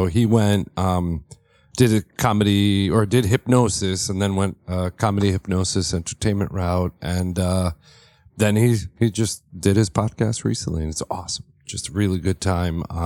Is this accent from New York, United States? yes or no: yes; Brooklyn, New York, United States; born there; When I was born in Brooklyn, New York.